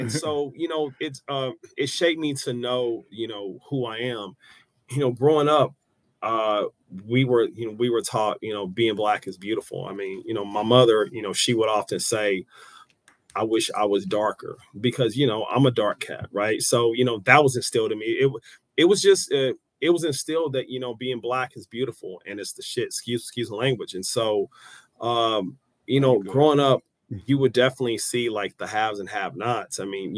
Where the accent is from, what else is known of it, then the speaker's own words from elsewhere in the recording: Kansas City, Missouri, United States; Like, you know, I'm from Southside, you know, I'm from Southside, Kansas City, 63rd Street. So being from where I'm from made me want to explore more.